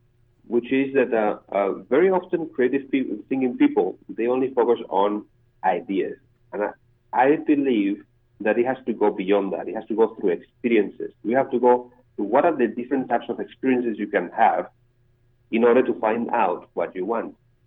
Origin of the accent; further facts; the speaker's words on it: Madrid, Community of Madrid, Spain; English is a second language; also born or lived in Singapore; Now, I'm from Madrid, but I lived 15 years in Singapore.